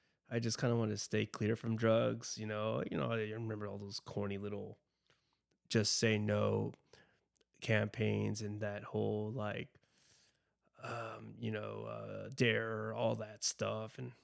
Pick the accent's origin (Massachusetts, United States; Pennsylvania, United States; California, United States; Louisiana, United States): California, United States; Chula Vista; So where it all started for me is I grew up in Chula Vista. I didn't have the worst upbringing in the world.